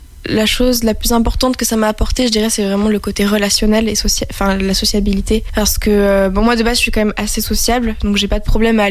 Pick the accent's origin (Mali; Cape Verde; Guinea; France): France; Nantes, Pays de la Loire; Je suis originaire de Nantes et en ce moment, je suis en stage